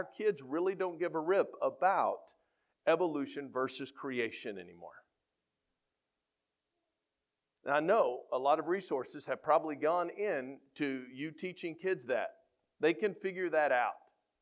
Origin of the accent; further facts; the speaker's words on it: Texas, United States; And I'm from Texas, so we still believe who won